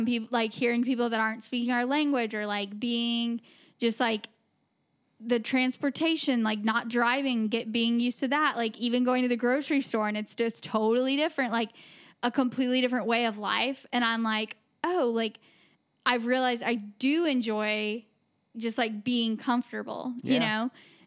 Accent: United States; she asked where we were from. And I was like, we're from the United States.

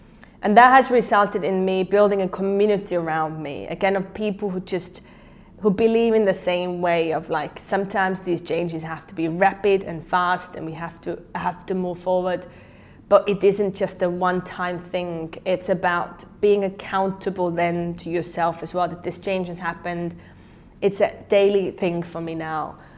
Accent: Estonia; English is a second language; moved away as an adult; also born or lived in United States / United Kingdom; now in Singapore; I'm from Estonia and it was quite a small country and I was like, I need to see the world. So I moved away from there 15 years ago. I went to the US, I went to UK, and then I came to Singapore

